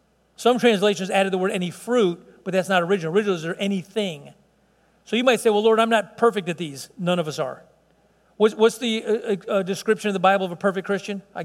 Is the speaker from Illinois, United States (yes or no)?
yes; Chicago, Illinois, United States; I like to call it buffet because I'm from Chicago.